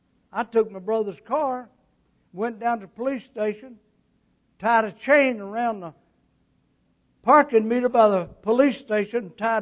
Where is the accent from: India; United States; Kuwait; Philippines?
United States; Camden, Arkansas; See, West Washington Street in my hometown of Camden, Arkansas, came west, and then it turned abruptly, and then turned west again, and First Baptist Church sat right in there.